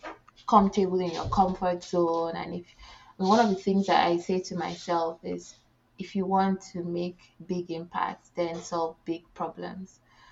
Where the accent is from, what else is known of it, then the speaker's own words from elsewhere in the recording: Nigeria; And then also growing up in Nigeria, where problems are not lacking, like everywhere you turn.